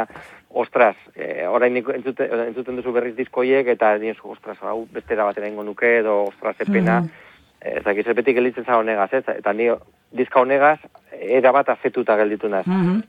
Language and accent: Basque; Portugalete, Basque Country, Spain; noski nire herri da Portugalete getxo